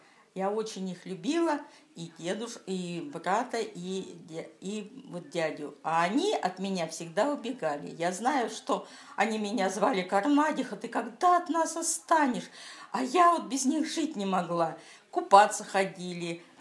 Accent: Novokuznetsk, Kemerovo Oblast, Russia; born there; Так, я родилась в 1941 году, 28 июля, в городе Сталинске. Теперь он называется Новокузнецк.

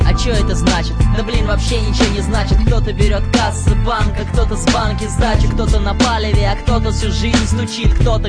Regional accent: Samara, Samara Oblast, Russia; Я из Самары, старого города.

